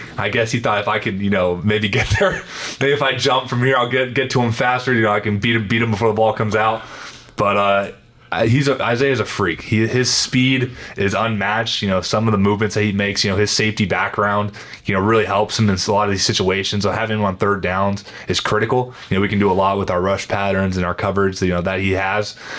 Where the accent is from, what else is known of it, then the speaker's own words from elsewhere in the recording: Oklahoma, United States; now in New Orleans, United States; You know, I'm from Oklahoma, and now he's in Atlanta. I'm in New Orleans